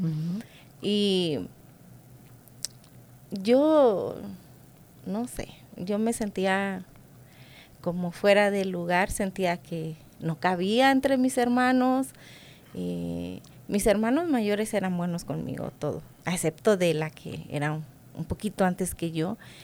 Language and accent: Spanish; Ejido, Coahuila, Mexico; born there; Yo nací en un lugar muy pequeñito, se llama Ejido, Nuevo León, Coahuila, México.